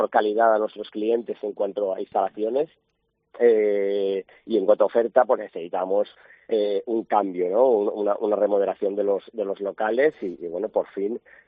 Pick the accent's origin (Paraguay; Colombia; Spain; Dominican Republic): Spain; Valencian Community; como buenos valencianos y defensores de nuestra tierra que somos